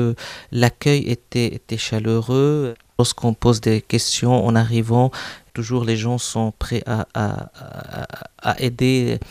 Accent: Lebanon; now in Rennes, France; Peut-être car je suis libanais, j'ai beaucoup voyagé, je suis attaché à la mer.

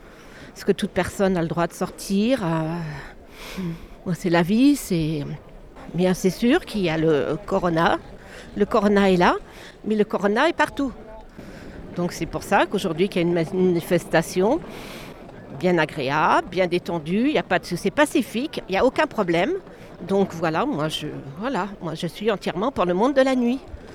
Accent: Saint-Malo, Brittany, France; je suis de Saint-Malo.

